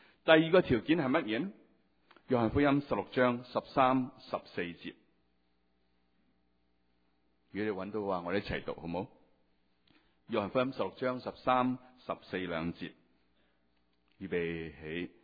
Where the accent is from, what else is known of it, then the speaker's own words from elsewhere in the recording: China; 要揾我哋中国人教师啦，揾阿龙花教师啦